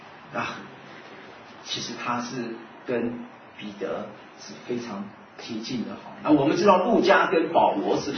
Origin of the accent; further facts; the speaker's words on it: Wenzhou, Zhejiang, China; 虽然我们都是温州人，但是话还是不通的